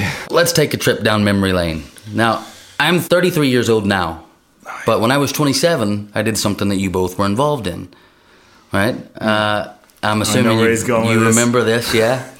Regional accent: United States; It's weird for me that as an American

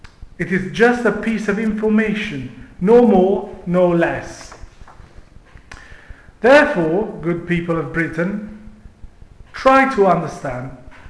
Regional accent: Italy; English is a second language; as someone who has the incredible luck of being born and raised in Italy, where even Top of the Pops disappeared from the screens

